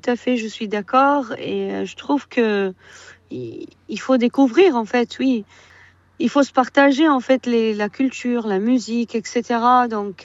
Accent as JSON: {"language": "French", "country": "Iraq", "second_language": "French", "said": "quand les gens me demandent, tu viens d'où? Et ils savent que je suis irakienne"}